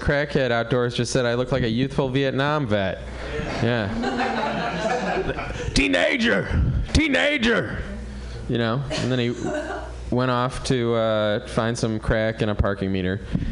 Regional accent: Cleveland, Ohio, United States; moved away; I moved here in 98 from Cleveland. I didn't like the weather. You know, I was from Cleveland. Nobody could understand me.

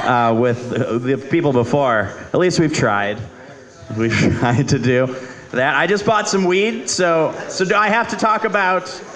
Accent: Detroit, Michigan, United States; I'm originally from Detroit.

